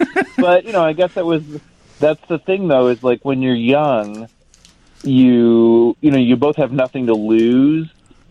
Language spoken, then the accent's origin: English; Cleveland, Ohio, United States; I grew up in Cleveland, and we did have, you know, our own club called Speaking Tongues